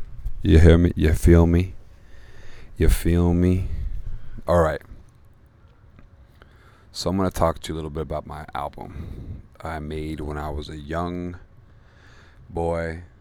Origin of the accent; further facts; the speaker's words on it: Fort Lauderdale, Florida, United States; And I grew up in Florida, you know, between South Florida and Central Florida. And you can do Wikipedia or whatever. Fort Lauderdale is where I started.